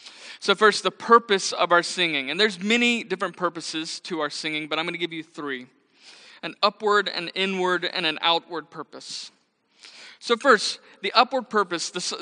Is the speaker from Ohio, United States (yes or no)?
no; Arlington, Texas, United States; I actually grew up just down the road from here. I am from Arlington, Texas, and it's just a privilege to be here.